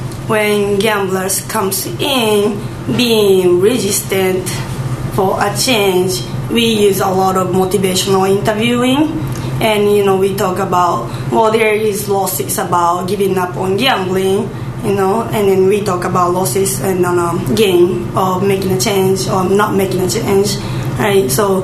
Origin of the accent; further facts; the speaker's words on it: Japan; I'm from Japan. And, you know, in Asian countries, there is so much belief in superstition